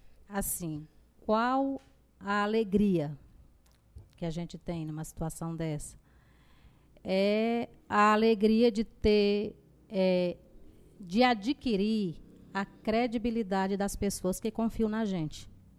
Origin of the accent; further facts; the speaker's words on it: Barra do Piracuruca, Brazil; a minha comunidade, onde eu nasci, Barra do Piracuruca. E eu vivia lá naquela comunidade, distante